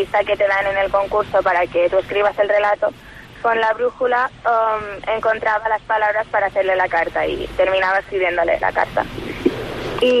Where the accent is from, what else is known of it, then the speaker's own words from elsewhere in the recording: Felanitx, Balearic Islands, Spain; desde mi pueblo no se suele fomentar mucho la escritura y la lectura, y entonces me hace mucha ilusión porque viniendo desde el sitio de donde vengo es para mí mucho honor poder representar y ir hasta Madrid y todo.